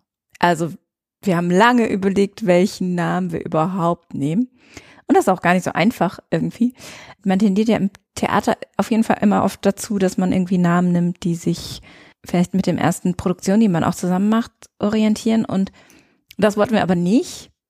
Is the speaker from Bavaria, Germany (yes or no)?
no; Weinheim, Baden-Württemberg, Germany; Ich komme aus Weinheim